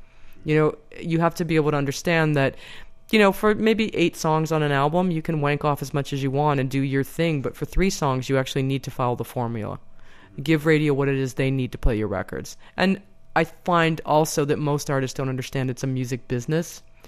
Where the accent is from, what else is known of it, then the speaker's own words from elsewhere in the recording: Cleveland, Ohio, United States; Then came back to the States, to my hometown of Cleveland, Ohio, and got a job on air at a smooth jazz station there.